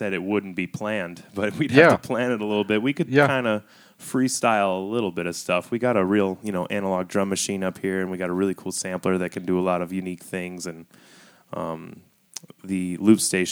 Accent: Wisconsin, United States; now in Austin, United States; So when I moved here in 2009, I very much maintained that I'm from Wisconsin.

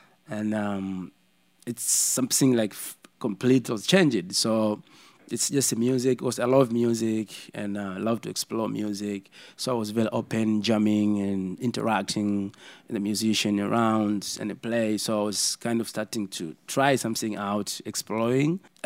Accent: Bagamoyo, Pwani, Tanzania; And growing up in Bagamoyo, and with the family playing music

